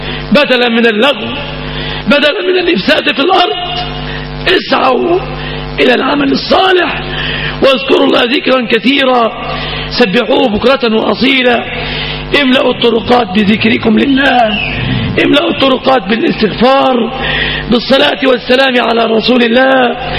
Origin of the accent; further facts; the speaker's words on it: Egypt; سلم بلادنا مصر من كل مكروه وسوء،